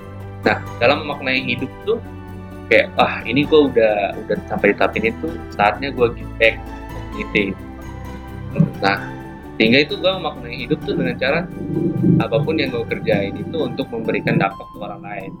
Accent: Jakarta, Indonesia; kita nih anak Jakarta Selatan yang sering naik MRT kan.

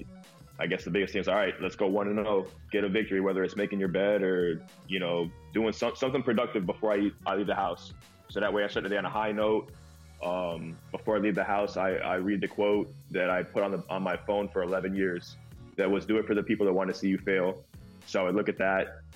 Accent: Hollywood, California, United States; Oh, you know, bro, we're from Hollywood, man.

